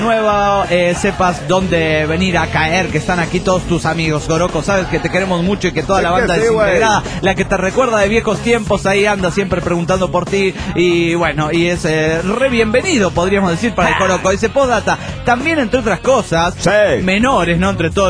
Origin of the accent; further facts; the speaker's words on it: Mérida, Yucatán, Mexico; de Mérida, Yucatán.